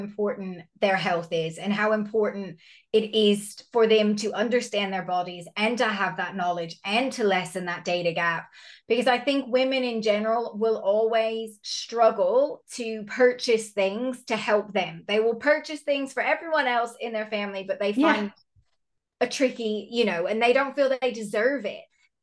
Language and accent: English; United States; I remember growing up with Always, because I'm from America